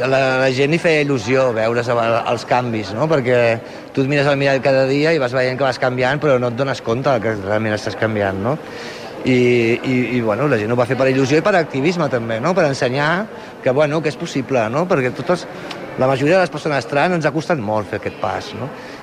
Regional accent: Catalonia, Spain; jo soc catalana

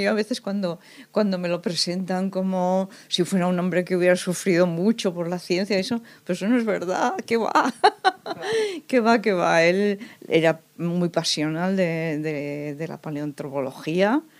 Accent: Vitoria, Basque Country, Spain; also born or lived in Tarragona / Manresa; now in Castellar, Spain; No, yo soy de Vitoria, soy vasca. Soy vasca.

